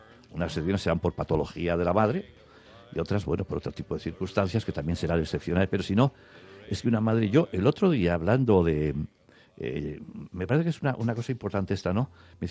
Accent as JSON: {"language": "Spanish", "town": "Portugalete", "region": "Basque Country", "country": "Spain", "tie": "born or raised there", "said": "yo tengo amigos de donde nací, en Portugalete, que para mí son como hermanos."}